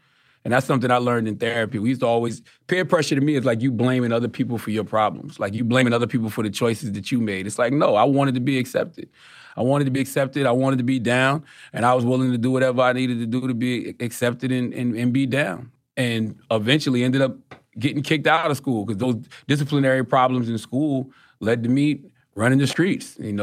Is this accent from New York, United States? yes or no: no; Mount's Corner, South Carolina, United States; I'm from Mount's Corner, South Carolina. Even though I've transcended my circumstances, I still represent Mount's Corner to the fullest because so much of who I am is that place.